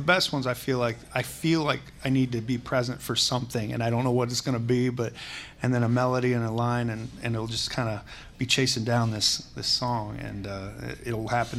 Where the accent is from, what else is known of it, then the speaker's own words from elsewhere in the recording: Iowa, United States; born there; my family, my dad's side, all farmed Ringgold County, and I was born in Ringgold County, Iowa.